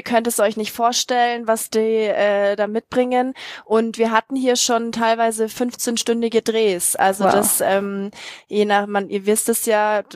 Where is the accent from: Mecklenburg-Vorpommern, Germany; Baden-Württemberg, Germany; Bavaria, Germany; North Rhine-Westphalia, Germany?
Bavaria, Germany; Als Bayerin?